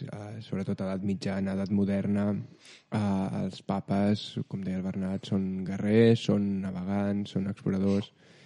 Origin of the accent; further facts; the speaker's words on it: Barcelona, Catalonia, Spain; els que som de Barcelona estem molt acostumats a fer servir el metro.